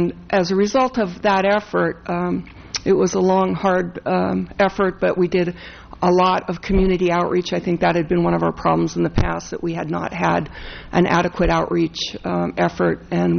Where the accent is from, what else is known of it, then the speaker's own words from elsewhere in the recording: Pajaro, California, United States; I said, "Hi … I'm from Pajaro."